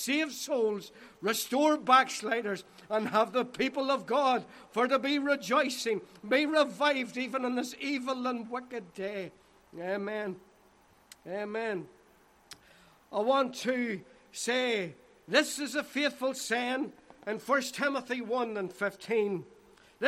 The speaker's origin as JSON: {"language": "English", "town": "Lurgan", "region": "Northern Ireland", "country": "United Kingdom", "tie": "born or raised there", "said": "You see, I was brought up in Lurgan Free Presbyterian Church and the Gospel Hall."}